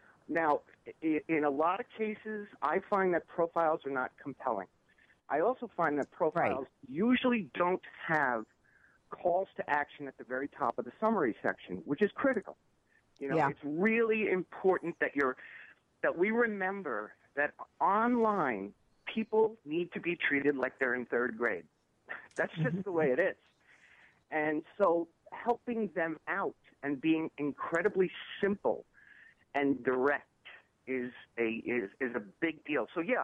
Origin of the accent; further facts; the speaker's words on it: New York, United States; And, you know, I'm from New York, so I always knew I was going to come back to New York.